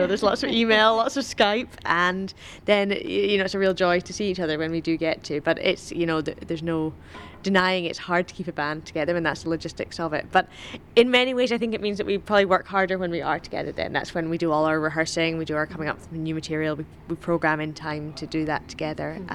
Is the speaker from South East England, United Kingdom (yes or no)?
no; Edinburgh, Scotland, United Kingdom; I'm from Edinburgh and I'm the harp player in the band.